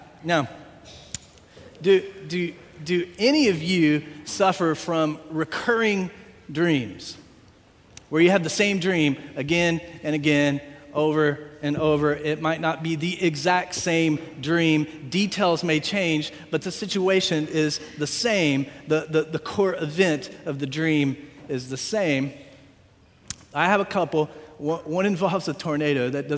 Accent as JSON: {"language": "English", "region": "Virginia", "country": "United States", "tie": "born or raised there", "said": "it's the church where I grew up in Virginia, the small church that I grew up in Virginia."}